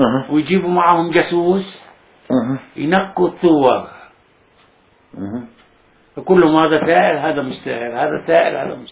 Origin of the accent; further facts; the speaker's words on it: Palestine; moved away; لأنه يوم ما طلعنا من فلسطين احنا